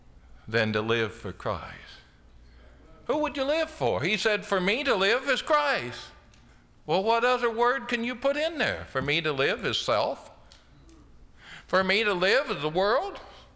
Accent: Illinois, United States; I grew up in Illinois. Now, for many of you that know nothing about Illinois, you think of Chicago. We actually don't claim Chicago.

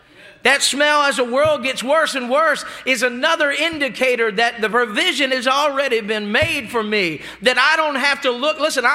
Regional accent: Salisbury, Maryland, United States; My hometown is called the Crossroads of Delmarva. There's three states there, Delaware, Maryland, Virginia, all connected in a peninsula. And right smack and dab in the middle is Salisbury.

